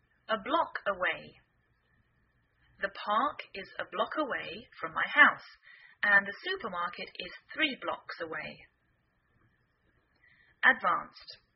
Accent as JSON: {"language": "English", "region": "England", "country": "United Kingdom", "lives_now": "United States"}